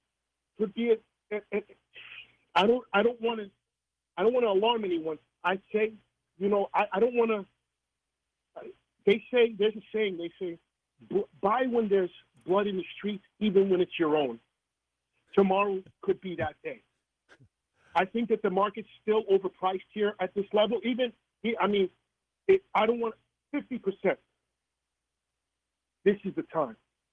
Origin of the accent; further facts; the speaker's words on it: New York City, New York, United States; I've been shot at. I'm from New York City.